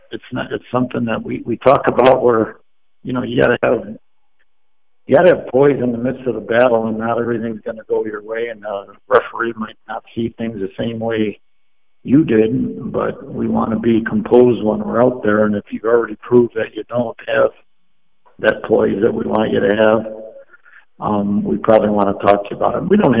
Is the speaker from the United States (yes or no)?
yes; Chicago, Illinois, United States; Hockey, when growing up in Chicago, we didn't have any ice or anything like that, so we played in the street.